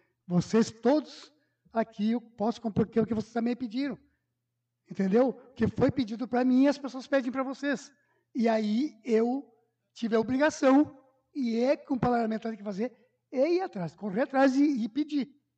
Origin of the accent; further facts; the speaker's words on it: Pejuçara, Rio Grande do Sul, Brazil; also born or lived in Santa Lúcia; nasci no, na ponte, a última ponte daqui que pertence a Pejuçara. E sou pejuçarense, nasci em Pejuçara. E eu vim em 84 para cá.